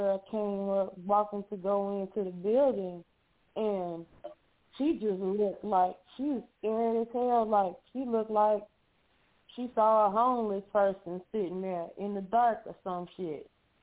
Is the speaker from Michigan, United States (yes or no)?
no; Houston, Texas, United States; So technically, I'm from the woods. I'm the first person in my whole immediate family that was born and raised in Houston.